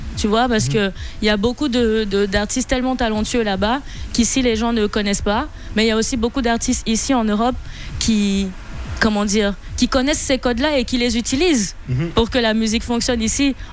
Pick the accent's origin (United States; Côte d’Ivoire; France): Côte d’Ivoire; Parce que quand j'étais petite, dans mon enfance, même quand j'ai grandi, j'étais en Côte d'Ivoire